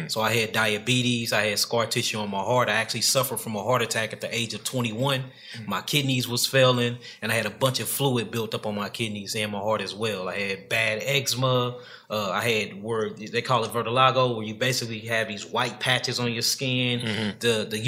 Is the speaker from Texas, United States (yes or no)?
no; St. Louis, Missouri, United States; I'm from St. Louis, Missouri. You know what I'm saying? Grew up there, still stay there to this very day.